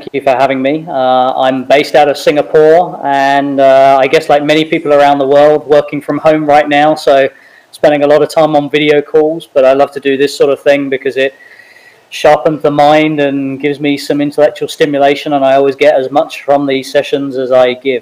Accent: Cambridge, East of England, United Kingdom; I think my accent's a bit blurred these days. I'm originally from the UK. I grew up there sort of around the Cambridge area, and like most people in the UK, went towards London to work.

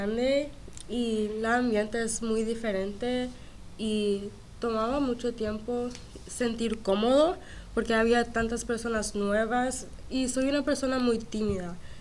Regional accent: United States; lo hago también porque soy americana

